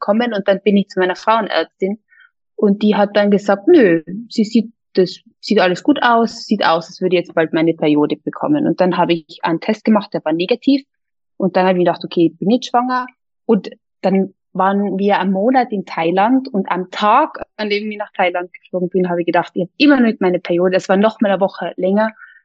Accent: Innsbruck, Tyrol, Austria; moved away as an adult; now in Munich, Germany; ich komme ursprünglich aus Innsbruck, wohne jetzt aber schon seit 10 Jahren in München, bin 36 Jahre alt und habe 4 Kinder.

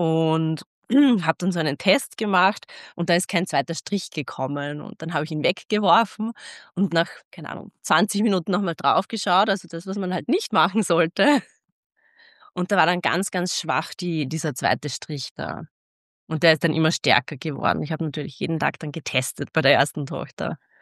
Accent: Linz, Upper Austria, Austria; born there; now in Vienna, Austria; Nein, ich bin in Linz geboren.

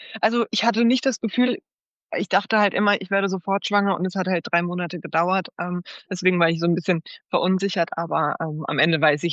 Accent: Karlsruhe, Baden-Württemberg, Germany; Ich komme aus Karlsruhe.

